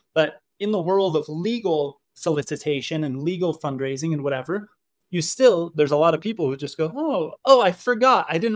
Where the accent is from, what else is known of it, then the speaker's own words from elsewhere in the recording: United States; I was raised by Israelis. I was born and raised in America, so I got the best and worst of both worlds.